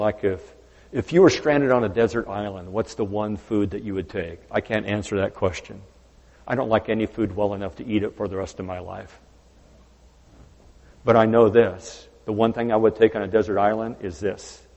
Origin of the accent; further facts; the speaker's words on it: United States; I'm an American. That counts for something. Born in this country.